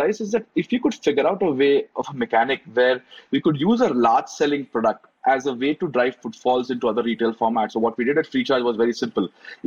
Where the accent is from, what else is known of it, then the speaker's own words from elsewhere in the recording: Mumbai, Maharashtra, India; actually I'm from South Bombay as well.